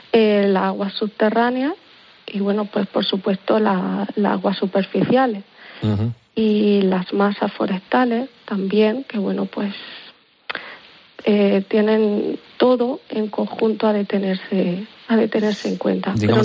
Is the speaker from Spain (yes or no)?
yes; Region of Murcia, Spain; now in Almería, Spain; bueno, yo soy murciana y ahora vivo en Almería